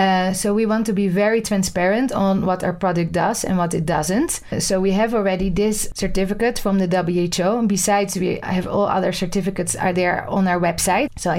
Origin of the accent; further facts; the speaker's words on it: Netherlands; English is a second language; So I come from the Netherlands. In the Netherlands, we have safe water everywhere.